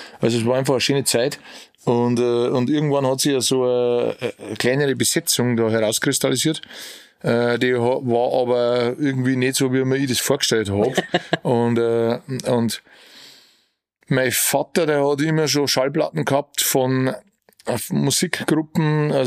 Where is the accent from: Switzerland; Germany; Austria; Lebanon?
Germany; Regensburg, Bavaria; Ja, also ich bin gebürtiger Regensburger und bin in Graz, Stadtteil Graz aufgewachsen. Mit 10 Jahren, seit ich 10 bin, lebe und wohne ich in Pentling, was Stadtrandgemeinde ist, Pentling.